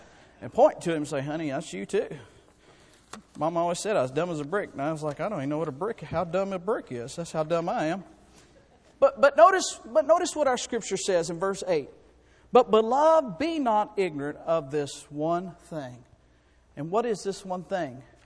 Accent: Enterprise, Alabama, United States; born there; I was born in Enterprise, Alabama, in November the 29th, 1976.

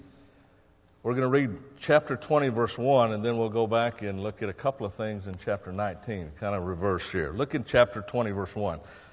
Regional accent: Oklahoma, United States; now in Michigan, United States

